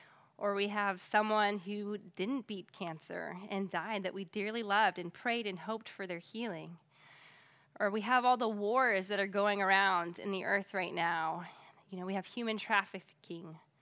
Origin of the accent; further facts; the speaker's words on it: Alaska, United States; Or I had a friend up in Alaska. I grew up in Alaska